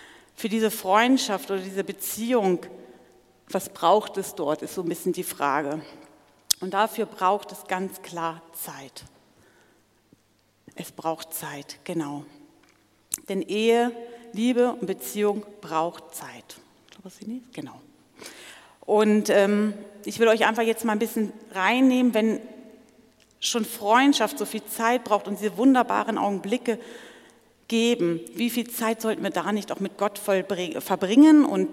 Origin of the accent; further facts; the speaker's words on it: Celle, Lower Saxony, Germany; now in Switzerland; ich komme nicht aus der Schweiz ursprünglich, das stimmt. Ich komme aus Celle, das ist im Norden von Deutschland, aber ich lebe schon viel länger in der Schweiz als sonst wo.